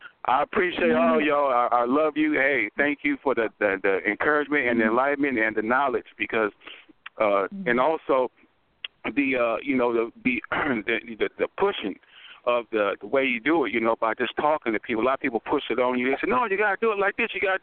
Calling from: San Diego, California, United States; I'm calling from San Diego.

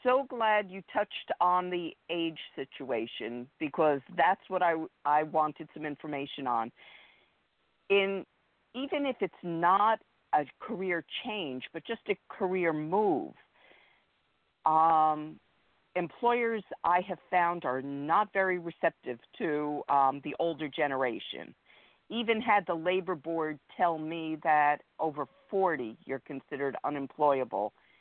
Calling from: New Jersey, United States; I'm in New Jersey.

